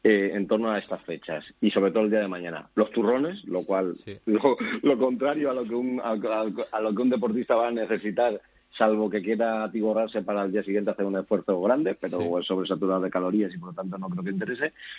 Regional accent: Jarandilla de la Vera, Extremadura, Spain; yo soy de la zona de La Vera, de Jarantilla.

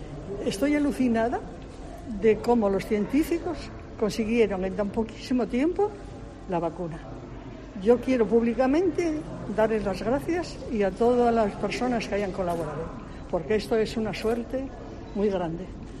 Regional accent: Oviedo, Asturias, Spain; now in Burela, Spain; De Oviedo.

